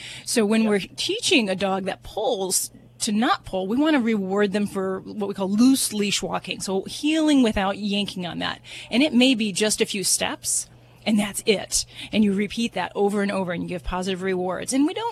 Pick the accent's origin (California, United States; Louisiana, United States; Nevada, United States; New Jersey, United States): Nevada, United States; Las Vegas; You know, I'm from Vegas, so, that's when the big payout comes.